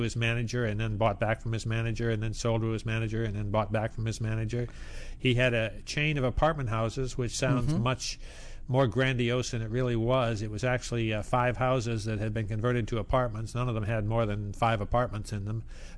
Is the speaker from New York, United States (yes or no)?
no; Owosso, Michigan, United States; I grew up in a small town in Michigan, in central Michigan. I hardly ever mention the name to people who aren't from Michigan, but it's called Owosso. It's got about 20,000 people.